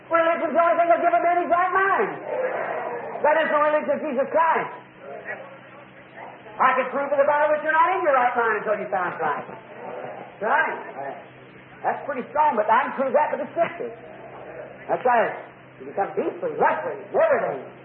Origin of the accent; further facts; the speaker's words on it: United States; I'm an American, you know I am.